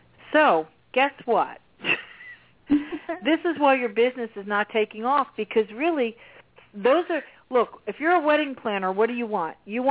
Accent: New Jersey, United States; Because we're from Jersey, and you don't mess with Jersey girls.

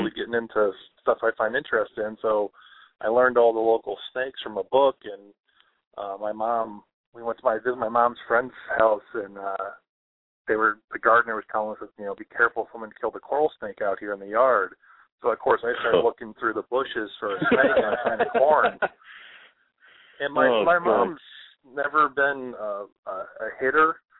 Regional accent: Florida, United States; Oh, man, I grew up in Florida.

